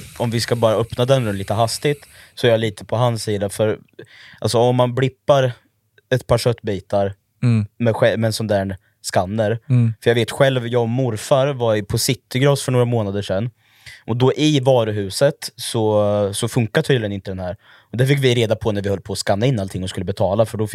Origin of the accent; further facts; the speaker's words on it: Sweden; Vi är ändå svenskar